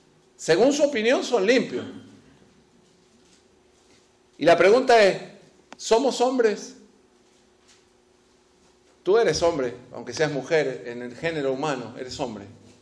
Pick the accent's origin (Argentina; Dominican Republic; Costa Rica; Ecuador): Argentina; yo soy argentino.